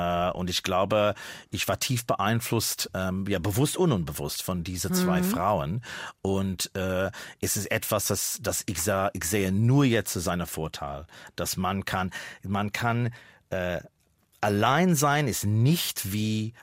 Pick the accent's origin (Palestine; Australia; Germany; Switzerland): Australia; Aber ich habe es viel getanzt in meiner Jugend in Australien zu